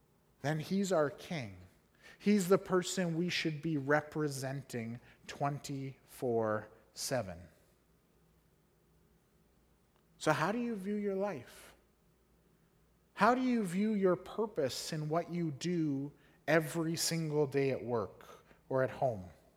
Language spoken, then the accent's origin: English; Canada; I'm a Canadian who represents my country.